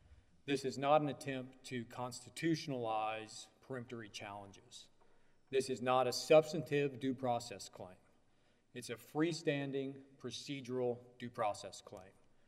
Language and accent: English; Houston, Texas, United States; I'm from Houston, Texas